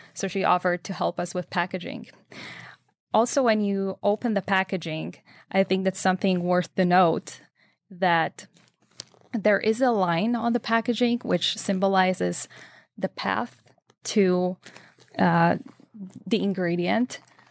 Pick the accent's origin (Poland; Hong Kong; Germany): Poland; As I said, I'm originally from Poland.